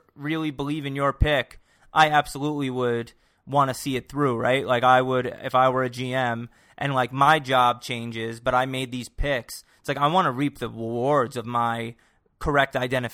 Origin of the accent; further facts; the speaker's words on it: New York, United States; I realized I'm a New Yorker and like the Mets